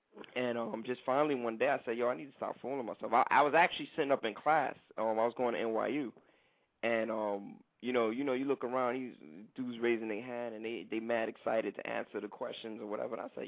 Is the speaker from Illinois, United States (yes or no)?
no; Brooklyn, New York, United States; All right, well, I'm from Brooklyn, man. Brooklyn, New York, raised